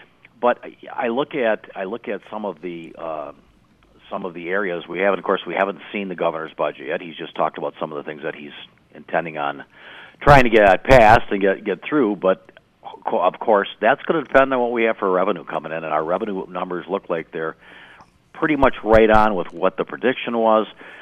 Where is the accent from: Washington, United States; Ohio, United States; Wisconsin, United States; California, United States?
Wisconsin, United States; Racine; I'm proud that I come from Racine, and we got the best water in the country.